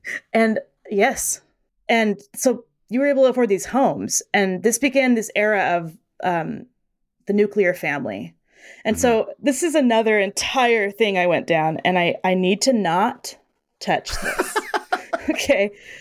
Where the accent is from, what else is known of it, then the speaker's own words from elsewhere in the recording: Utah, United States; I come from I'm from Utah, and it's very similar where it's like, you're surrounded by family at all times.